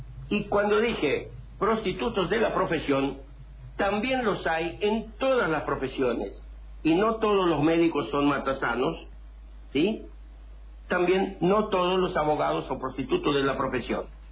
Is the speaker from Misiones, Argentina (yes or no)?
yes; Campo Grande, Misiones, Argentina; yo estaba radicado en Buenos Aires, donde ejercía mi profesión, pero yo soy oriundo de Campo Grande